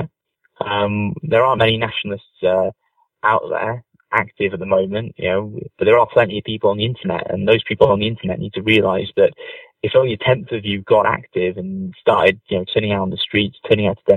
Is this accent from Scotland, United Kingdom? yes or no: no; Wales, United Kingdom; Like, you know, I'm Welsh, right?